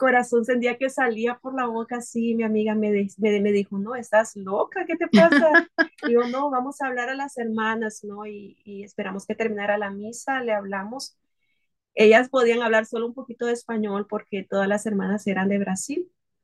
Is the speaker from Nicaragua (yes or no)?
yes; Nicaragua; Yo soy originalmente de Nicaragua, que queda ubicado en Centroamérica.